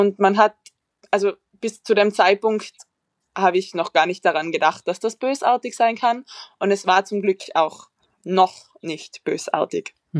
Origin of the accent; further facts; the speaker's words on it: Tyrol, Austria; moved away as an adult; now in Vienna, Austria; Ich komme eigentlich aus Tirol und ich wollte einfach in die große Stadt.